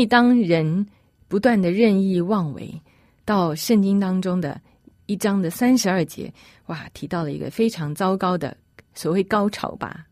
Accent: China; 特别我们中国人啊，我们对天会有一种概念啊

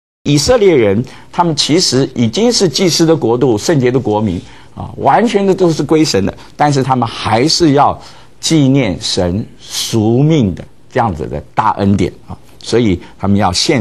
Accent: China; 我们中国人过年过节就会聚集在一起

